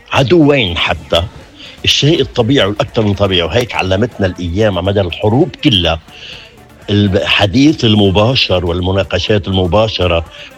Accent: Lebanon; ما حدا بيودي قضيتي أكتر أكتر مني أنا كلبناني.

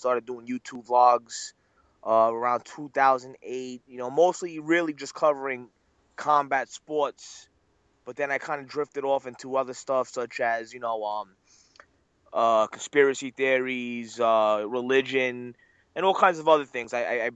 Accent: Queens, New York, United States; I'm from Queens, New York.

